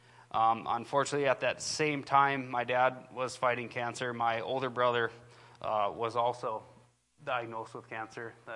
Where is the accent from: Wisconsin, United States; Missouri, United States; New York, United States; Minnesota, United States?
Minnesota, United States; Brainerd; We grew up in the Brainerd Lakes area here. We attended Brainerd High School.